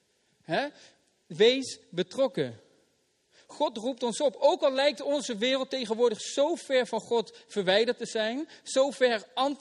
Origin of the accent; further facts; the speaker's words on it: North Brabant, Netherlands; Ik ben een Brabander. En in de meeste gevallen, nu doe ik het weer. Als ik ergens kom, dan zal ik ook duidelijk laten weten dat ik een Brabander ben. Ik ben gewoon trots om een Brabander te zijn.